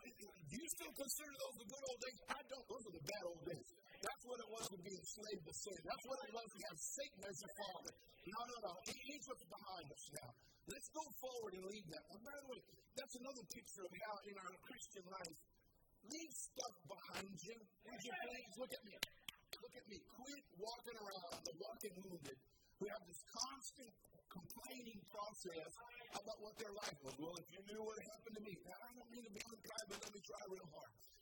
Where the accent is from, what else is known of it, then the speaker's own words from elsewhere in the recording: California, United States; I'm sorry, I'm from California.